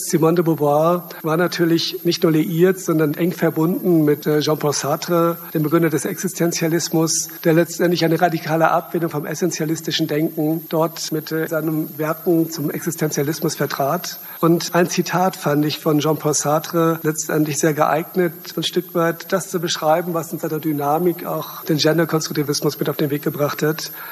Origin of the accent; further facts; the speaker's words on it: West Germany, Germany; Ich komme ursprünglich aus Westdeutschland, bin seit 2005 in Ostdeutschland